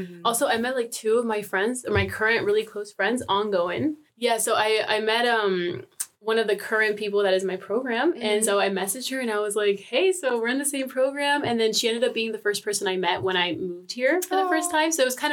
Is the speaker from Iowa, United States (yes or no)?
no; California, United States; I'm also from the US, California to be specific